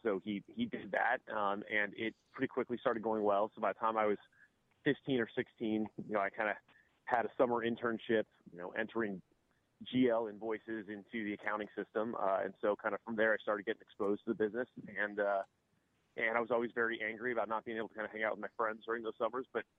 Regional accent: Phoenix, Arizona, United States; also born or lived in Tucson; I did. I grew up in Phoenix, Arizona. I was born in Tucson, and then when I was about 5 years old, moved to Phoenix and lived in Phoenix until I left for college.

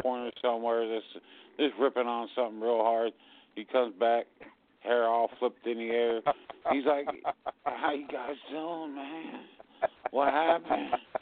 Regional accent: Ohio, United States; I'm from Ohio here.

